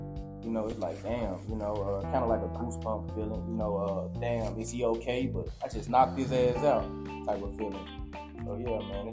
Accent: Memphis, Tennessee, United States; that I would have my first professional fight at the FedEx Forum in my own hometown, in front of my hometown?

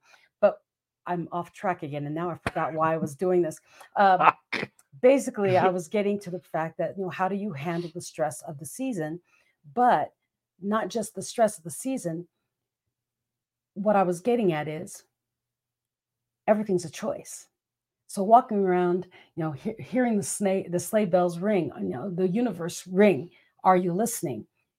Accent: Philippines; Growing up in the Philippines, I did not know what snow was like.

